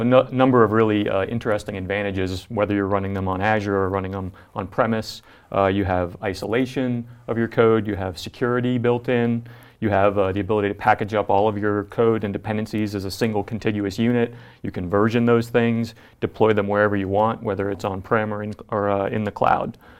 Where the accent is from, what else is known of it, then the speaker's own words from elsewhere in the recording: Atlanta, Georgia, United States; I'm like Jeremy, I'm from Atlanta, here in the good old USA.